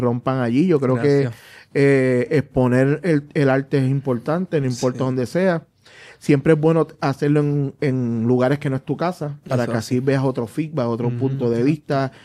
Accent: Puerto Rico; ¡soy boricua!

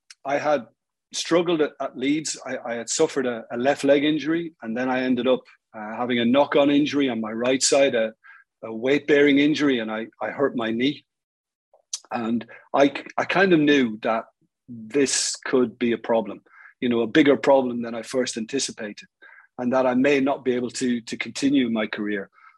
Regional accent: Waterford, County Waterford, Ireland; moved away; also born or lived in Dublin; it began really with me moving from my hometown, Waterford, in the Republic of Ireland, to Dublin.

